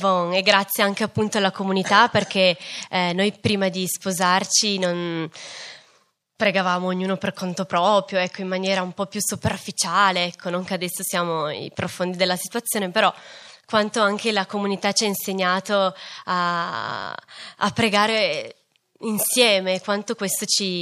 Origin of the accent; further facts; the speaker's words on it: Fossano, Piedmont, Italy; Noi quando ci siamo sposati siamo andati a vivere a Racconigi, io sono di Fossano